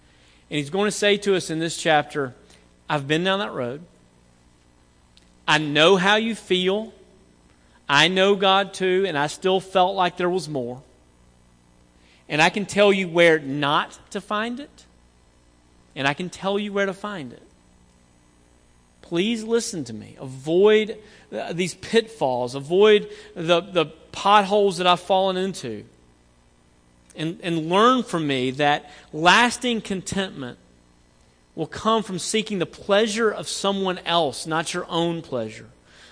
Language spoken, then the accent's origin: English; the South, United States; accent: Southern; they just wanted me to hear me say Jesus in my southern accent.